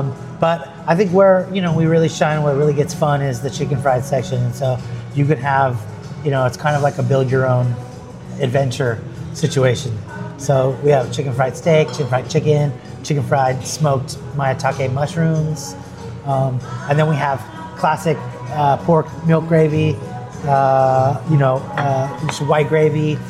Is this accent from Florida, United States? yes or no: no; Texas, United States; Yeah, so, I come from South Texas and big diner culture.